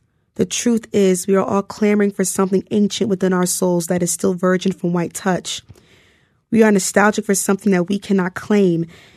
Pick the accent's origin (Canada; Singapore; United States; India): United States; New Jersey; I came from New Jersey and I knew that like part of the reason why Harlem seemed attractive to me because it seemed safer